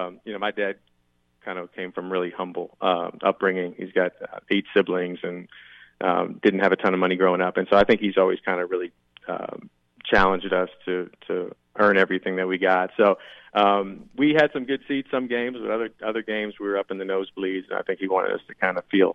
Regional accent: Manhattan, New York, United States; also born or lived in Westchester County / Connecticut; I actually grew up in New York. I grew up in Manhattan and then moved out to Westchester County. And, then for high school, moved to Connecticut.

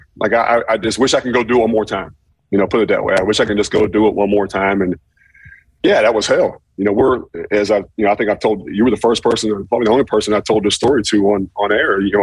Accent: Pittsburgh, Pennsylvania, United States; It's like an old, like growing up in Pittsburgh, it's like that old basement that's just musty

